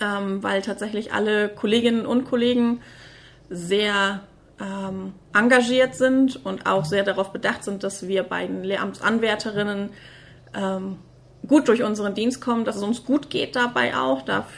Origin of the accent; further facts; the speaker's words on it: Schleswig-Holstein, Germany; ich bin ursprünglich aus dem Kreis Schleswig-Flensburg, habe in Flensburg studiert